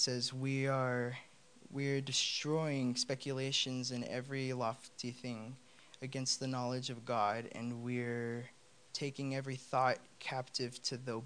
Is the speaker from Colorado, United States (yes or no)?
yes; Colorado, United States; I'm a sophomore in high school. I'm from Colorado. Grew up in church.